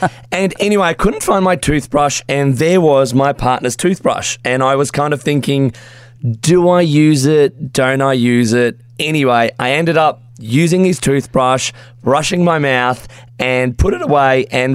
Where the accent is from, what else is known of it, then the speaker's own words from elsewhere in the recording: Canberra, Australian Capital Territory, Australia; But I was been born and bred in Canberra, was on Big Brother, and I'm so excited to be doing this show with you guys.